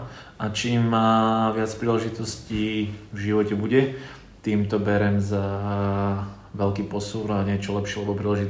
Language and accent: Slovak; Rudina, Žilina Region, Slovakia; A ja pochádzam z Rudiny, to je dedina medzi Kysuckým Novým mestom a Žilinou.